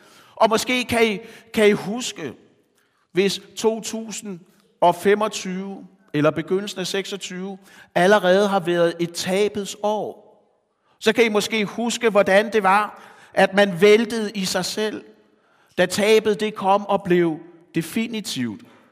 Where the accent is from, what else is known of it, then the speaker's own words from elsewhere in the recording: Zealand, Denmark; Min morfar, som man siger på Falster, hvor jeg kommer fra